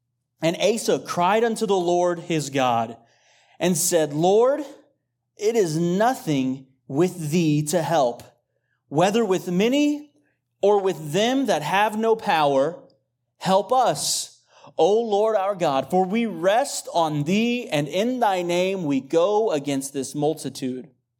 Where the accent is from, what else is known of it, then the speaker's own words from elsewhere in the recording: Abilene, Texas, United States; This weekend, we were at my church that I grew up at in Abilene